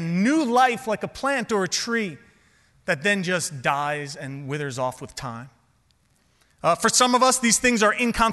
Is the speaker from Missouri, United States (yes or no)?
no; New York City, New York, United States; You know, growing up in New York City, you don't get a lot of opportunities to take up gardening.